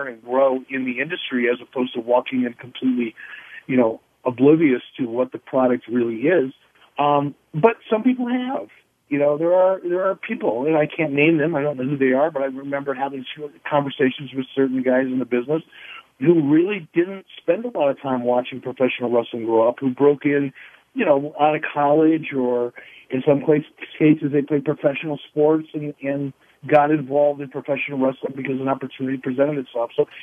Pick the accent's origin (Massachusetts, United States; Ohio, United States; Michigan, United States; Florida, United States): Michigan, United States; Detroit; I was a fan as a kid growing up in Detroit.